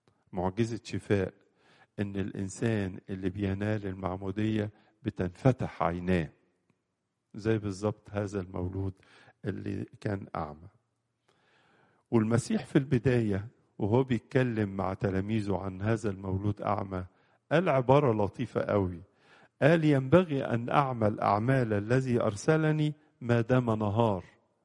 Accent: Egypt; واحد يقول من أورشليم، واحد يقول عندنا في مصر لما جه ماري مرقس.

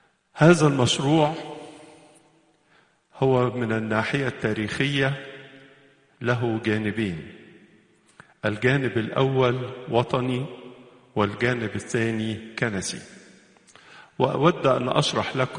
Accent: Egypt

